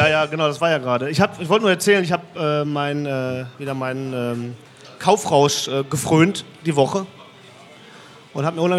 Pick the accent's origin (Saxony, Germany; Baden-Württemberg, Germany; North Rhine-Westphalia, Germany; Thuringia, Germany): North Rhine-Westphalia, Germany; Mülheim an der Ruhr; Und ich kann mich erinnern, ich komme aus Mülheim, Ruhr.